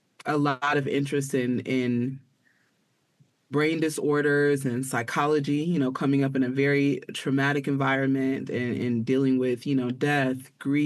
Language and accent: English; Wisconsin, United States; now in Atlanta, United States; So I grew up between Chicago and I didn't. I'm not from there. So I've been based in Atlanta. When I'm in the U.S., I've been based in Atlanta for the last 6 years. Yes, but I actually grew up in the Midwest, between Racine and Milwaukee